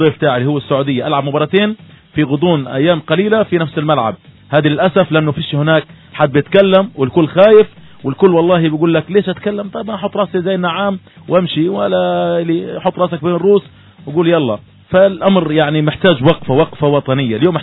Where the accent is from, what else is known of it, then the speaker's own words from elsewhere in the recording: Palestine; now in Egypt; هناك كثير احنا جالية فلسطينية ونقيم مصر